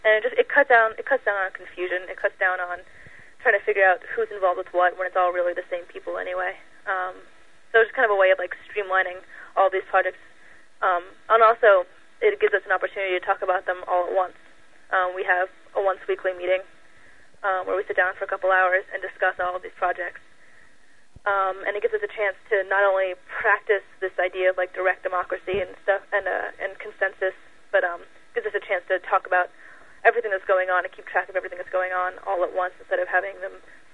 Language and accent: English; Brooklyn, New York, United States; now in Lawrence, United States; I'm actually not from Lawrence. I moved here just a little under a year ago, and I was amazed to see I'm from New York, I'm from Brooklyn, and I was amazed to see how organized and dedicated the people were here.